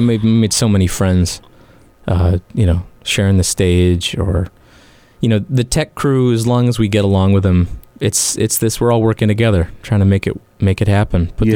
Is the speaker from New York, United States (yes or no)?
no; Vermont, United States; You know, I had some friends from New Hampshire, although I was from Vermont.